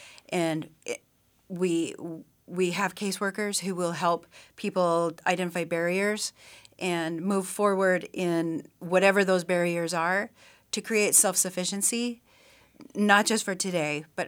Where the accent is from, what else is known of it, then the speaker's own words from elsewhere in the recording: Sitka, Alaska, United States; I'm from Sitka.